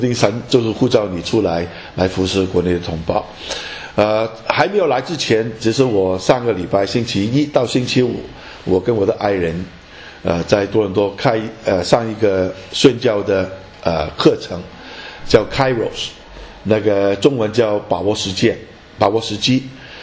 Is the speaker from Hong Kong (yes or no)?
yes; Hong Kong; moved away as an adult; also born or lived in Canada; 我本身是香港出生，香港长大。86年我到加拿大念神学，当时是奉献，然后就在加拿大一起生活牧养教会。